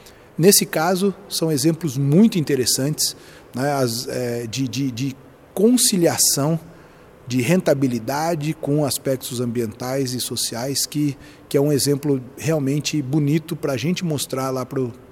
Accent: Brazil; isso é um orgulho falar como brasileiro

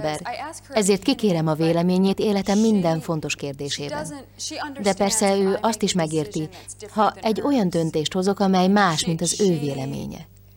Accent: United States; Igen, egy nagyon kis amerikai városból származom, aminek közelében sok kukoricamező van.

